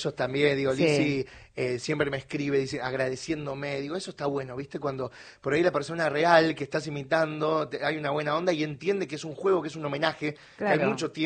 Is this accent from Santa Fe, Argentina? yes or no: no; Lomas de Zamora, Buenos Aires Province, Argentina; yo soy de Lomas de Zamora, de zona